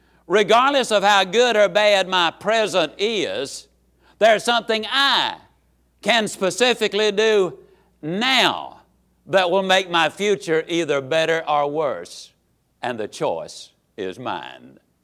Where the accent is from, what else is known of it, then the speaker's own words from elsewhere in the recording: Yazoo City, Mississippi, United States; small Mississippi town. Now, let me say something here. I can tease about my hometown for one very good reason. It's an amazing little town.